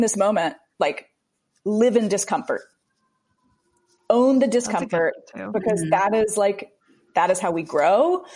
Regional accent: the South, United States; I'm from the South and that's just what you have to do to to make effectual change long term.

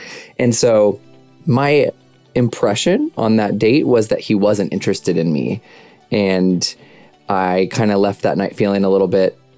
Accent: Martinez, California, United States; I am 29. I'm from Martinez, California, and I am a professor of communication studies.

